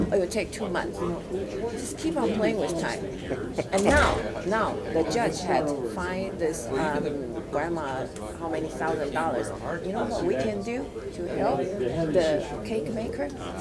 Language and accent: English; Taiwan; English is a second language; I'm from Taiwan, I'm China.